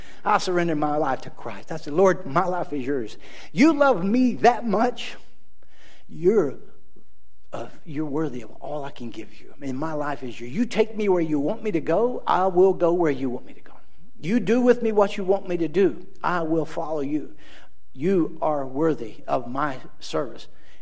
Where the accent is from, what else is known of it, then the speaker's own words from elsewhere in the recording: Plant City, Florida, United States; By the way, I'm from Plant City, Florida, which is the strawberry capital of the world.